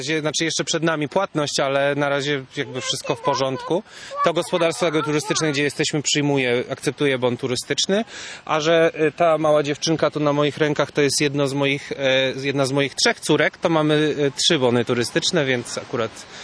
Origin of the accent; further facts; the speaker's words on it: Kraków, Lesser Poland, Poland; Jesteśmy z Krakowa, więc raczej nie często.